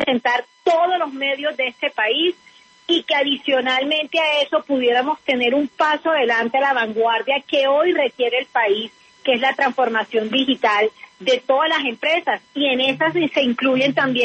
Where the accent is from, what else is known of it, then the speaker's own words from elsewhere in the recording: Colombia; nosotros como colombianos